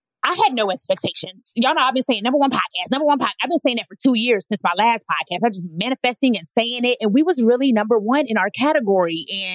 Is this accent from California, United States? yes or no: no; Dallas, Texas, United States; Dallas, Texas, that is my hometown.